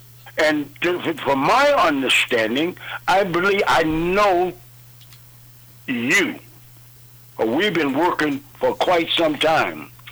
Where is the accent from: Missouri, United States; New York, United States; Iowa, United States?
Iowa, United States; Waterloo; Just like in Waterloo, my hometown, when I was first introduced into the hall of Lou Thayers and Dan Gable.